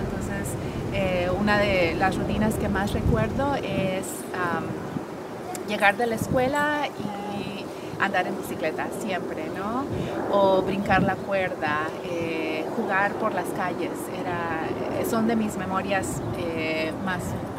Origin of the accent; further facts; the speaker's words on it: Matamoros, Tamaulipas, Mexico; also born or lived in El Salvador; now in Ohio, United States; Yo nací en El Salvador, pero crecí en Matamoros. Es una ciudad fronteriza, frontera con Texas.